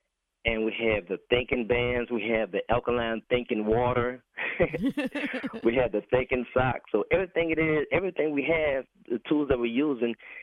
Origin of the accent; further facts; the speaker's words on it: New Orleans, Louisiana, United States; And I'm from New Orleans. I'm a native of New Orleans.